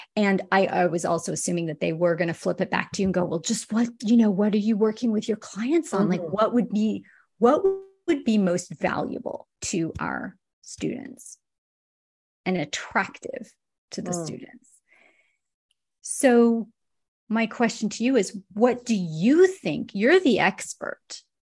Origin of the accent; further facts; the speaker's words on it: Australia; as an Australian, I think that would be an amazing 6 week experience